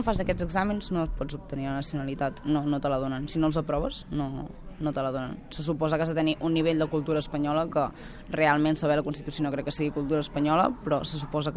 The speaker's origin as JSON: {"language": "Catalan", "town": "Arbúcies", "region": "Catalonia", "country": "Spain", "lives_now": "Girona, Spain", "said": "Tinc 21 anys, sóc del 95 i vaig néixer a Girona, a Santa Caterina, l'antic Santa Caterina, no el d'ara. I sóc d'Arbúcies."}